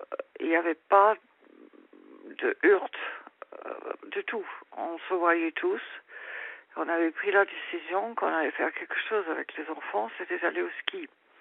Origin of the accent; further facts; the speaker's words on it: United Kingdom; French is a second language; now in France; je suis anglaise, on s'est rencontrés à Londres. Et on est parti en Asie.